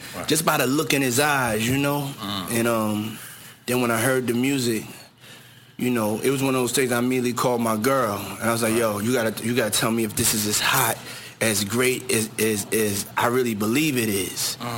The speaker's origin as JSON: {"language": "English", "town": "Harlem", "region": "New York", "country": "United States", "tie": "born or raised there", "said": "these were the things that I grew up to in Harlem when I used to have to do my chores in the morning."}